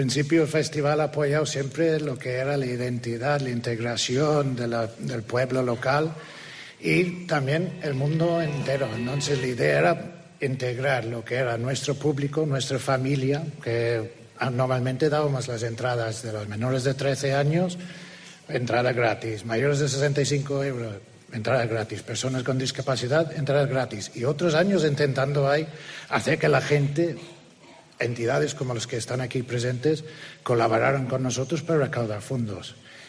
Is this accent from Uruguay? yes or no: no; Dublin, Leinster, Ireland; Spanish is a second language; Irlanda, de Dublín.